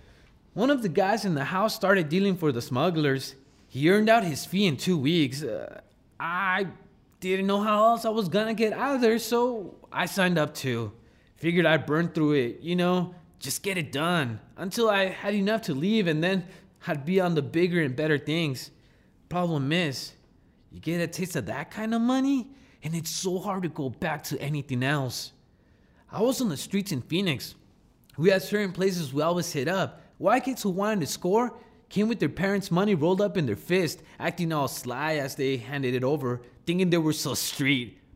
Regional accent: Nicaragua; moved away as an adult; now in Delaware, United States; I came from Nicaragua, baby, the land of lakes and volcanoes. Been here 8 years, almost to the day.

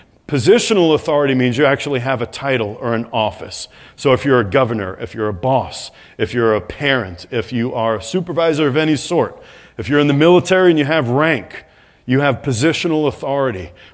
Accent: New York City, New York, United States; I'm from New York City. Like, yeah, I haven't heard that and worse before.

